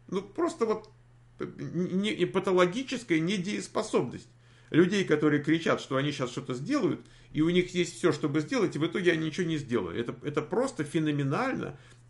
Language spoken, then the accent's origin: Russian; Shadrinsk, Kurgan Oblast, Russia; Мы вот тут, вот тут, мы из Шадринска, вот тут